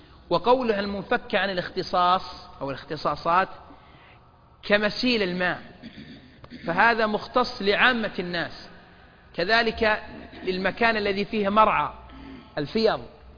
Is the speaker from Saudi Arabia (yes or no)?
yes; Riyadh, Riyadh Province, Saudi Arabia; مثل هذا لا يوجد عندنا في الرياض